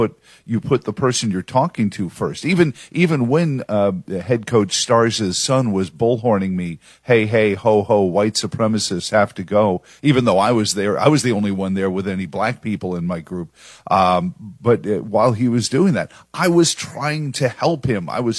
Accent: New Jersey, United States; Where I grew up in New Jersey is nothing like this.

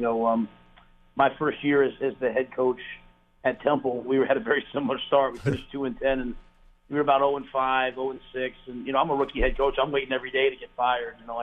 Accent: New York City, New York, United States; also born or lived in Pennsylvania; I grew up in New York City and I lived in Pennsylvania. I'm maybe not from Texas

